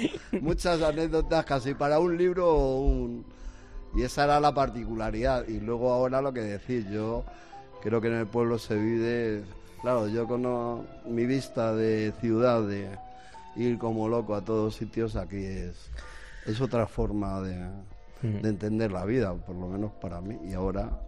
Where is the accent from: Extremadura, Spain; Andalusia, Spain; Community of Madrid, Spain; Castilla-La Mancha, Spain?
Community of Madrid, Spain; Madrid; born there; No, yo ya nací en Madrid.